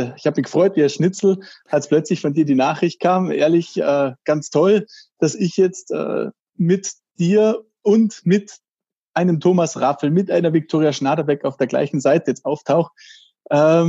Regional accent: Burghausen, Bavaria, Germany; Und obwohl man an der Grenze groß wird, denkt man da immer, ich bin Deutscher

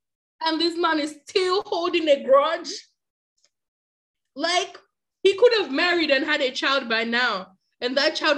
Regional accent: United Kingdom; I'm British so excited.

